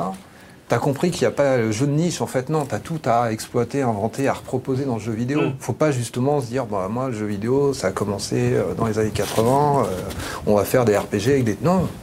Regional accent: La Baule, Pays de la Loire, France; moi, quand j'étais gamin, je viens de la Baule, hein, je jouais avec mes billes et je faisais le Tour de France dans le sable

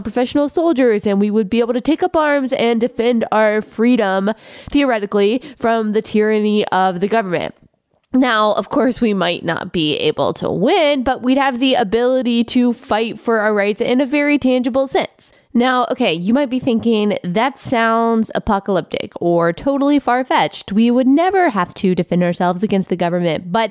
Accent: Texas, United States; I didn't really grow up around guns, even though I grew up in Texas, where I'd say guns are a part of our culture.

